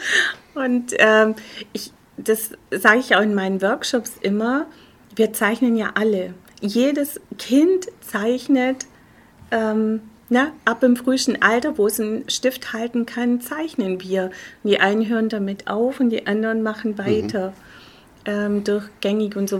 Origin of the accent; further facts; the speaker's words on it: Göppingen, Baden-Württemberg, Germany; Ich komme aus Göppingen, das ist direkt zwischen, oder also ja, genau mitten zwischen Stuttgart und Ulm. Mhm. Am Fuß der Schwäbischen Alb